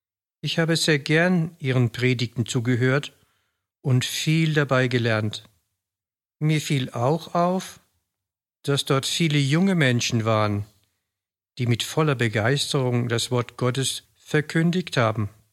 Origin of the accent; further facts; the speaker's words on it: Theres, Bavaria, Germany; ich komme aus Theres. Ich bin Rentner